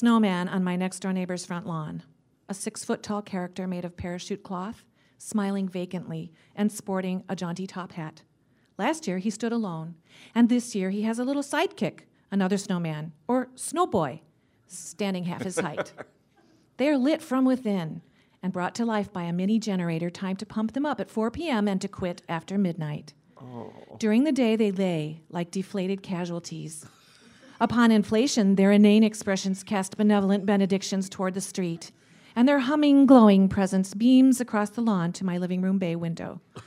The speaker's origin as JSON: {"language": "English", "town": "Cleveland", "region": "Ohio", "country": "United States", "tie": "born or raised there", "said": "I grew up in Cleveland, where there is plenty of snow all winter."}